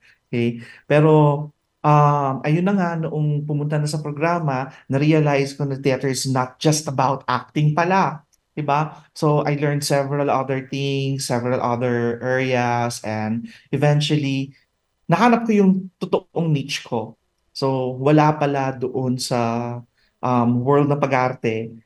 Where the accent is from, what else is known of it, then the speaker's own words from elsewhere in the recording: Central Luzon, Philippines; yung nagtatanghal ng komedya sa probinsya namin sa Pampanga. Noong bata ako, parati akong sinasama noon sa mga pagtatanghal niya.